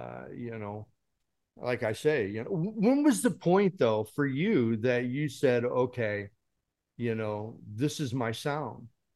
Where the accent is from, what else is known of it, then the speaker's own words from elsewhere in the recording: Chicago, Illinois, United States; I'm from the Chicago area, and I started playing with, sitting in with … all them cats and stuff.